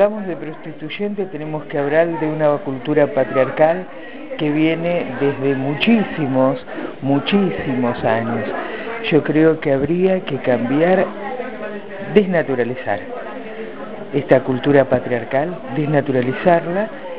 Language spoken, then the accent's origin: Spanish; General Pico, La Pampa, Argentina; De General Pico, La Pampa.